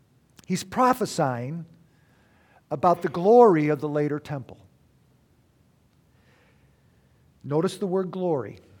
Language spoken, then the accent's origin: English; Detroit, Michigan, United States; that's just for a little push for my hometown. That chair is the chair that Lincoln was shot in. And it resides in the Henry Ford Museum in Detroit.